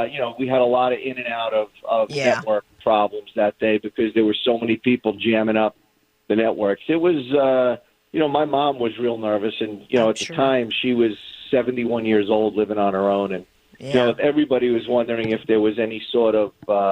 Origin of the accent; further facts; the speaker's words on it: Brooklyn, New York, United States; where I grew up in Brooklyn, New York, right near Sheepshead Bay and Coney Island is where I grew up